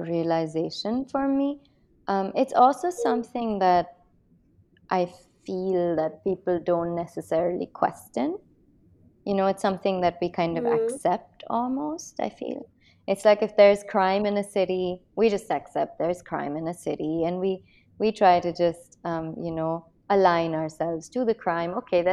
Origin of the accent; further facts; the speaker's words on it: New Delhi, Delhi, India; I have very, very fond memories of my childhood. I think that Delhi as a city that it is today is very different to how it was in the 90s, especially the early 90s.